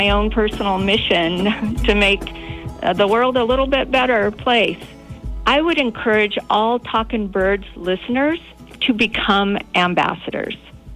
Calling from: Oceanside, California, United States; I'm calling from Oceanside, California.

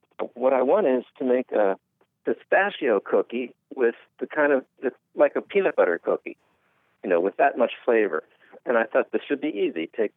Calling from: Pennsylvania, United States; I'm calling from, well, I'm near Philadelphia right now.

